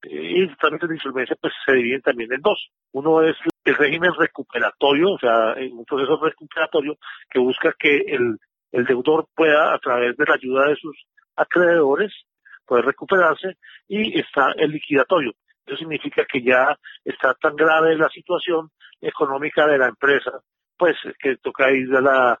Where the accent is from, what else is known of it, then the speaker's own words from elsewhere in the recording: Bogotá, Colombia; Yo soy un bogotano, nacido en el año 69